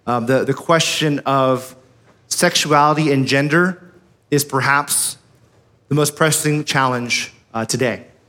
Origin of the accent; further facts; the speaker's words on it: Sacramento, California, United States; Indeed, I'm from Sacramento. Can anything good come from Sacramento?